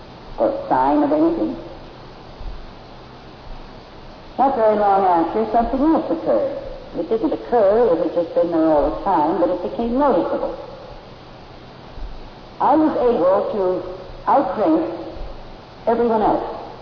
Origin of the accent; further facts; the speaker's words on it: Chicago, Illinois, United States; I came from Chicago. That's where I was brought up. They were all down in West Madison Street.